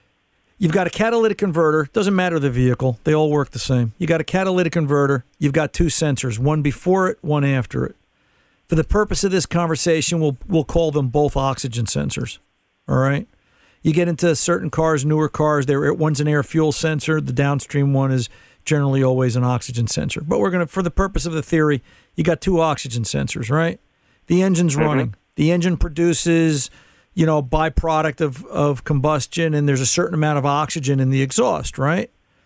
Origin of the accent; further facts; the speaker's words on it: New Jersey, United States; I'm from Jersey. It's lunchtime.